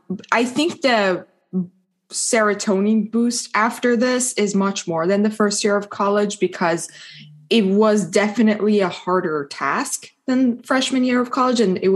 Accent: Iran; So as you know, I was born and raised in Iran, and I spent a lot of time figuring out what I wanted to do.

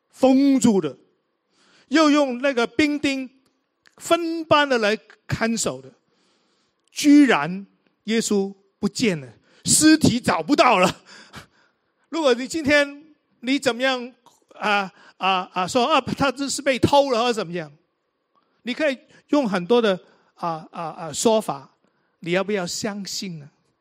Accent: Hong Kong; born there; 我记得我自己在香港出生的，我很喜欢小时候放什么假我们都可以放的

